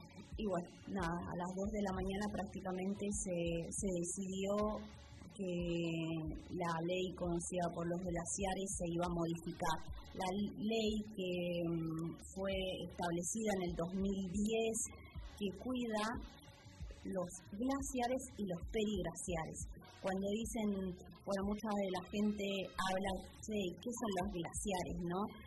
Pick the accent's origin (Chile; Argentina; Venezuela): Argentina; Mendoza; yo provengo de la provincia de Mendoza y tenemos un lugar, bueno, es una tierra, es un lugar seco